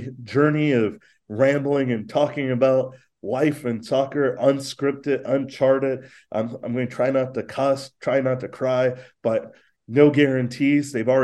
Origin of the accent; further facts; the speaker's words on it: Los Angeles, California, United States; You know, I grew up in Los Angeles playing basketball.